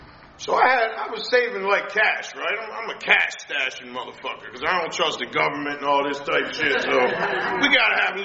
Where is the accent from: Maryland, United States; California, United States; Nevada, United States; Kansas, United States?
Maryland, United States; Baltimore; She didn't, you know, my grandparents raised me. I'm from West Baltimore. She did the best she could.